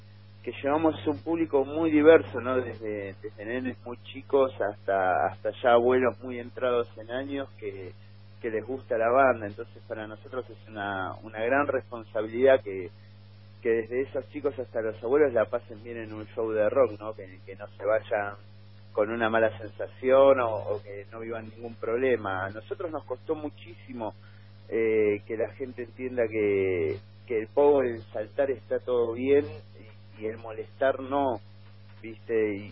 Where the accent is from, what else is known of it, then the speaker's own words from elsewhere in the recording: Argentina; lo que nos toca como desafío como argentinos pasar este momento y crecer